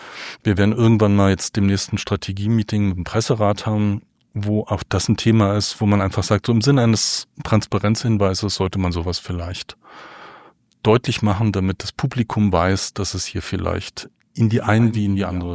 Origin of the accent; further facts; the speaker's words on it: East Germany, Germany; ich bin Ossi, ich bin auf der Straße sozialisiert.